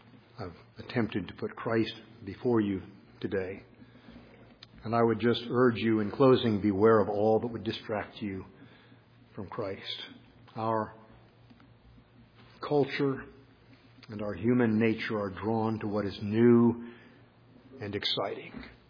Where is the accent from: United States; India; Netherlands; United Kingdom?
United States; Los Angeles, California; I'm from the West, and so I can remember as a child going to a school where we had fields, open fields next to us. Hard to believe in Los Angeles, but there were actually open fields.